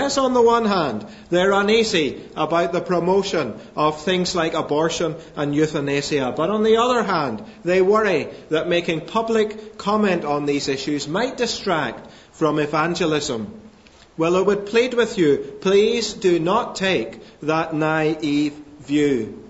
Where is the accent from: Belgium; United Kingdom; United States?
United Kingdom; Scotland; born there; now in Northern Ireland, United Kingdom; I'm a Scotsman by birth, but I love living in Northern Ireland